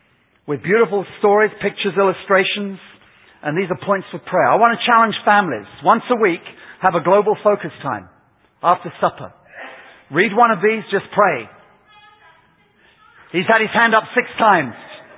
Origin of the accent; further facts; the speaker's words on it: United Kingdom; Now this is your game, not mine. I'm British.